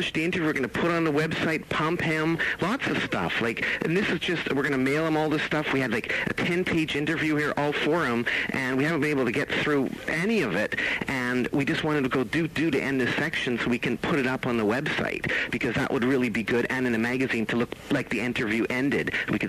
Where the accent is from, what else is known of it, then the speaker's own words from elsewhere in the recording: Vancouver, British Columbia, Canada; I'm from Vancouver.